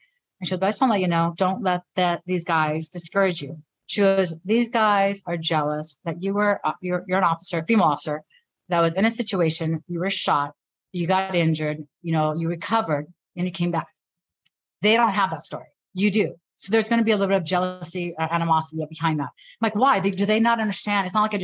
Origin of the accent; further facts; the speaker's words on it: Santa Monica, California, United States; And it's funny because I was born and raised around that area. I was born and raised in Santa Monica. It was like my second home.